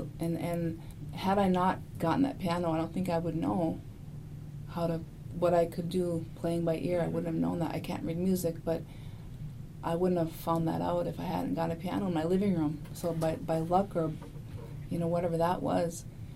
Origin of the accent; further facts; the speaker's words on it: Cass Lake, Minnesota, United States; I'm from the Leech Lake Reservation, and I'm spending the day here. I grew up in Cass Lake.